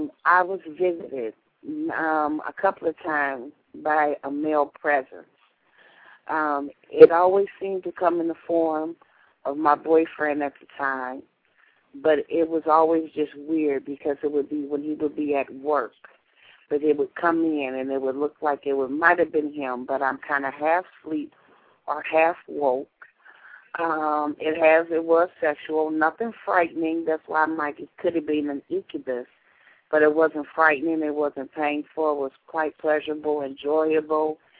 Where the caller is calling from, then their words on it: Cincinnati, Ohio, United States; I'm calling from Cincinnati.